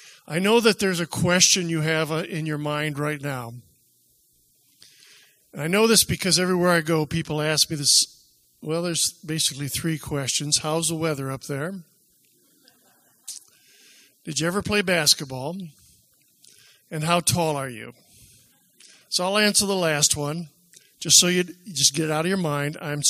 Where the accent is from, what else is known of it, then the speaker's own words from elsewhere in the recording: Lansing, Michigan, United States; I grew up in Lansing, Michigan